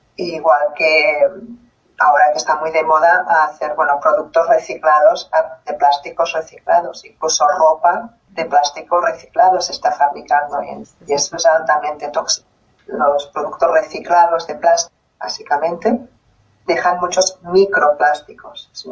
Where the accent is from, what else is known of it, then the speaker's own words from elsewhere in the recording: Catalonia, Spain; Yo soy de cerca de Barcelona, estoy cerca de Barcelona, y en esta zona tenemos unas cuantas.